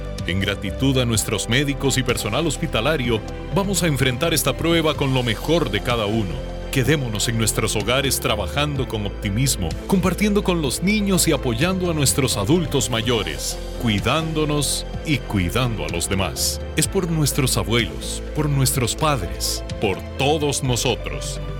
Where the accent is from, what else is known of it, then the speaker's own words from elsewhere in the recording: Costa Rica; Es el momento de demostrar quiénes somos los ticos.